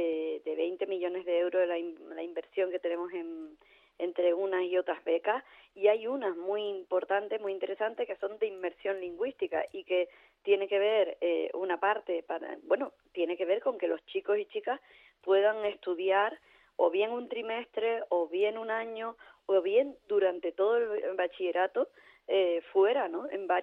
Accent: Canary Islands, Spain; tú sabes cómo somos los canarios, que vamos desde aquí y llevamos hasta el sol

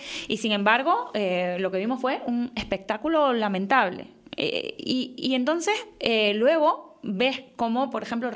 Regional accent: Canary Islands, Spain; porque nosotros no somos Cabo Verde. No, y cuando la gente nos mira desde fuera, tiene que saber que Canarias es mucho más. Y es mucho más que sol y playa

